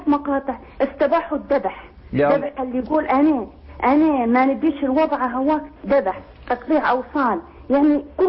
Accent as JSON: {"language": "Arabic", "region": "Cyrenaica", "country": "Libya", "said": "أنا من ليبيا يا شيخ"}